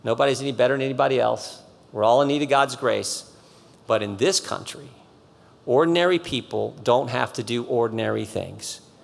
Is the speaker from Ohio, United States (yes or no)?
yes; Ohio, United States; I'm from Ohio, but I loved, because I'm old, I grew up in the 70s